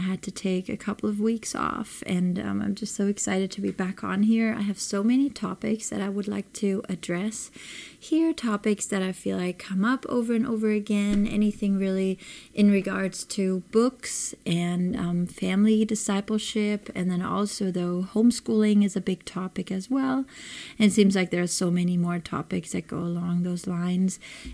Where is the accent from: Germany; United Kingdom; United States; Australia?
Germany; first language German; English is a second language; I speak my mother language. Of course, my first language is German. For those of you that do not know, I was born and raised in Germany. All my family is German and is in Germany still as well, all pretty much in the same city/village as well.